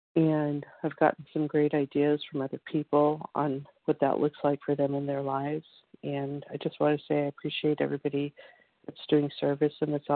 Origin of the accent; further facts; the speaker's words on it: Portland, Oregon, United States; I'm from Portland, Oregon.